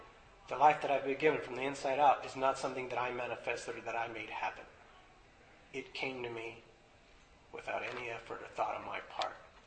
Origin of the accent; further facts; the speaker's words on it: Los Angeles, California, United States; like I said, I grew up in Los Angeles, gang culture is part of it.